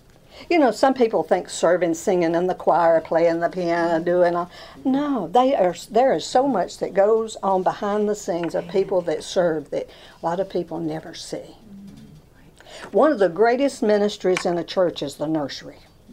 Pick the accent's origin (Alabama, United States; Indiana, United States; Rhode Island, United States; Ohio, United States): Alabama, United States; When I grew up down in Alabama, I grew up in a little coal mining town.